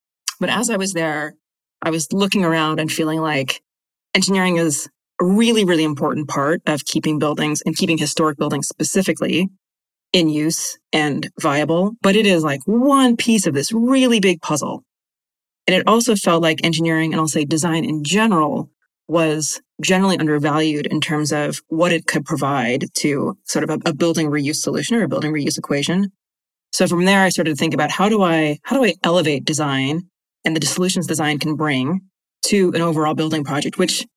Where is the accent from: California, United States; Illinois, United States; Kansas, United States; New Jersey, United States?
California, United States; Santa Cruz; my hometown at the time, and I was living in Santa Cruz at the time with my family